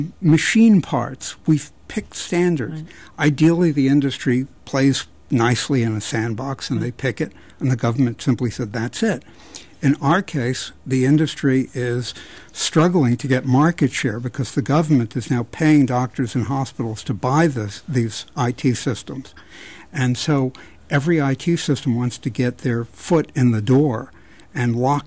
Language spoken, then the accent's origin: English; New York, United States; I'm from New York.